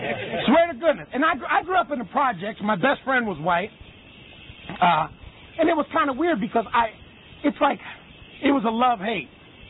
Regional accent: New Kensington, Pennsylvania, United States; I was born and raised in New Kensington, Pennsylvania, just north of Pittsburgh.

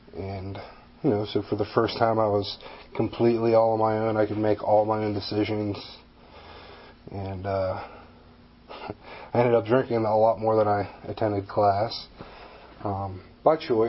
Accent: Indiana, Pennsylvania, United States; As I said, I grew up here in Indiana, Pennsylvania. Everybody pretty much knows everybody.

